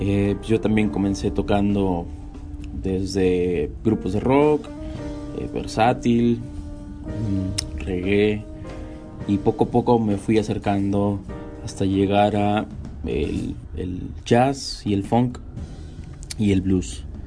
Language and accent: Spanish; El Grullo, Jalisco, Mexico; now in Guadalajara, Mexico; soy baterista, soy músico, originario del Grullo, Jalisco, y ahora radico en la ciudad de Guadalajara.